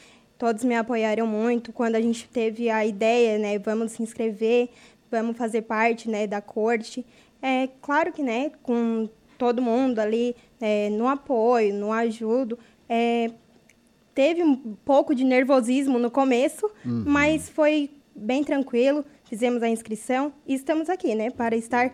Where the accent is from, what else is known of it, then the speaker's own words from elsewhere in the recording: Urussanga, Santa Catarina, Brazil; Uruçanga, claro, é onde eu nasci, eu cresci, aprendi muitas coisas, né? Uruçanga é um meu lugar, assim, um amor para mim, né? Que é o lugar onde que eu vivo